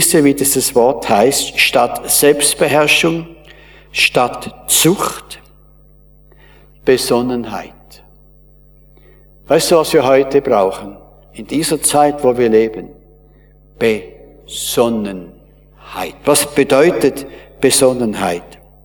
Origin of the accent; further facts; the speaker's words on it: Winterthur, Zurich, Switzerland; Bei uns in Winterthur